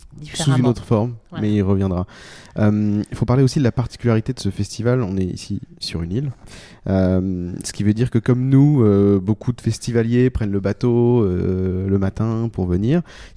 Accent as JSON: {"language": "French", "region": "Normandy", "country": "France", "said": "Je suis Normand et je suis très content d'être à Ouessant."}